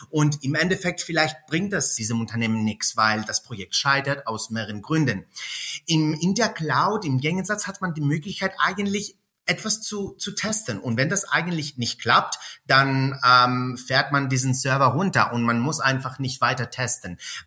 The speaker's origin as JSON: {"language": "German", "town": "Athens", "region": "Attica", "country": "Greece", "tie": "born or raised there", "second_language": "German", "moved": "as an adult", "said": "Ursprünglich bin ich aus Athen, in Athen aufgewachsen, aber seit mehreren Jahren hatte ich sehr viel mit Deutschland zu tun. Ich habe in Deutschland studiert und gearbeitet"}